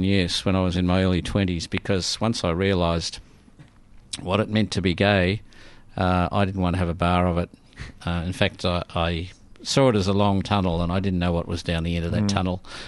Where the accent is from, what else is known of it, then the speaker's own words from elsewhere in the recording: Ballan, Victoria, Australia; I was raised and born in Balan, which is a small town between Ballarat and Melbourne.